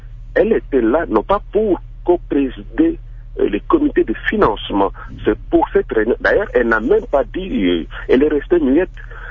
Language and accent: French; DR Congo; parce que je suis congolais après tout